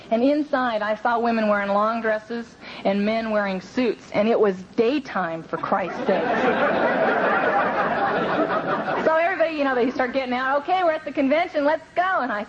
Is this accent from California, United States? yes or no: yes; Venice, California, United States; born or raised there